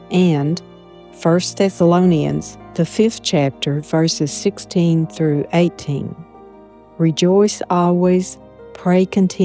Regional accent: the South, United States; But even though I'm from the South, I despise the locally preferred sweet tea.

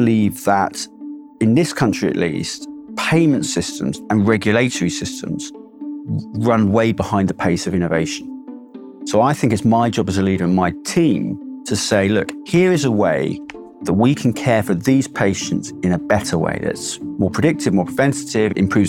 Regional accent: Cambridge, East of England, United Kingdom; also born or lived in London; Well, I'm from London originally. I grew up in Cambridge. It's my hometown, Cambridge.

